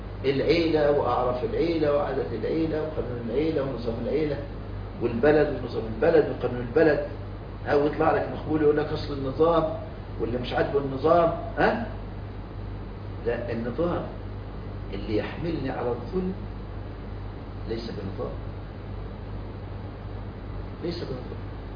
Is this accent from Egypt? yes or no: yes; Egypt; عبد الناصر مجرم ده عمل قانون اسمه قوانين الإيجار عندنا في مصر